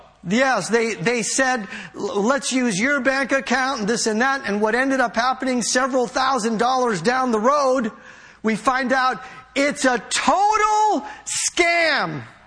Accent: San Francisco, California, United States; and I grew up in San Francisco in the public school district

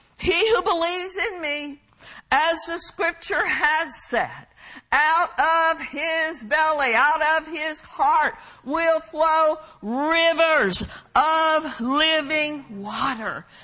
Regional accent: Oklahoma, United States; I mean, you know, growing up in Oklahoma, I told someone the other day

